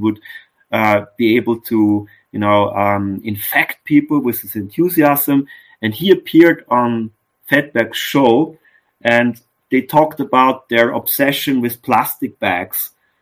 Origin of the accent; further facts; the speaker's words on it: Lower Austria, Austria; I'm from Lower Austria as well, although I'm from a different part than he was.